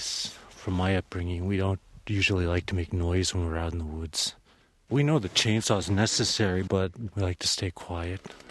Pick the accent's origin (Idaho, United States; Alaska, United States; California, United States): Alaska, United States; Arctic Village; I'm really thankful I grew up in Arctic Village.